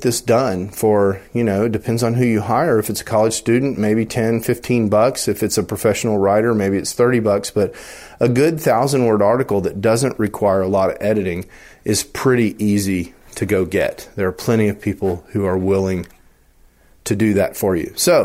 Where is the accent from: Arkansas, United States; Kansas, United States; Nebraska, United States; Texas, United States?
Texas, United States; Dallas; when I tell people I'm from Dallas, they're like, "Oh, Dallas," because of the Ebola stuff.